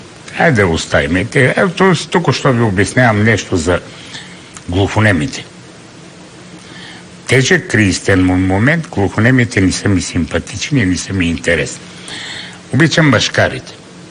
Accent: Dimitrovgrad, Haskovo Province, Bulgaria; Той е от Димитровград и аз съм от Димитровград.

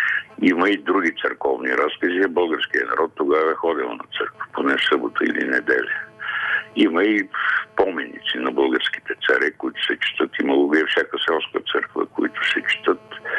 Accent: Sozopol, Burgas Province, Bulgaria; за строителство на църква в родния ми град Созопол.

